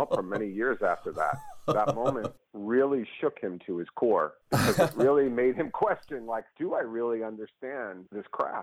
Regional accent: Queens, New York, United States; my whole thing was born and raised in New York. I'm a blue-collar kid from Queens, New York.

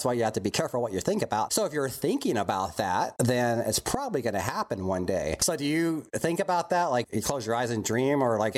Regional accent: Texas, United States; because I'm from Texas and you can see forever because it's so flat.

